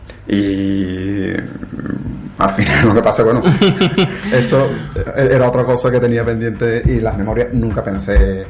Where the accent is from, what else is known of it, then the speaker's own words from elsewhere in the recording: San Fernando, Andalusia, Spain; moved away as an adult; also born or lived in Sevilla; Yo cuando salí de San Fernando, me fui a estudiar a Sevilla.